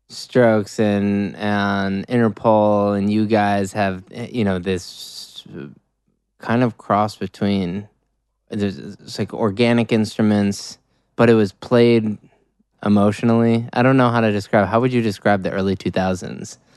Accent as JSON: {"language": "English", "town": "Deerfield", "region": "Illinois", "country": "United States", "tie": "born or raised there", "said": "Deerfield."}